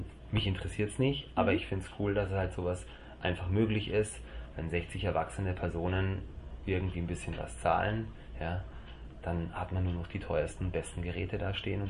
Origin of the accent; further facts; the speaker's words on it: Nuremberg, Bavaria, Germany; In Nürnberg.